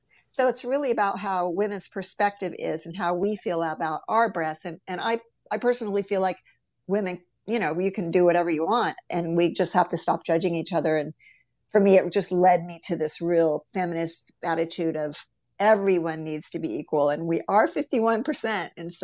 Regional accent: Ohio, United States; And I grew up in the Midwest in Ohio, and breasts were the holy grail.

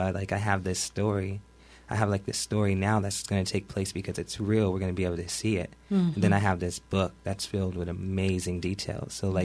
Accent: Louisiana, United States; So, born and raised, Louisiana.

